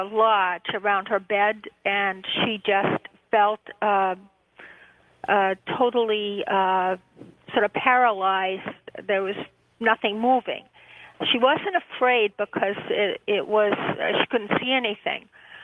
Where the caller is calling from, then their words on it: Boston, Massachusetts, United States; Hi, this is … from Boston.